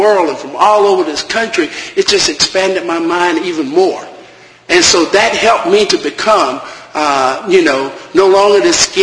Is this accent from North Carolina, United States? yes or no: yes; Richlands, North Carolina, United States; we don't get that down east, not in Richlands, not in the town where I say, you know, we had thre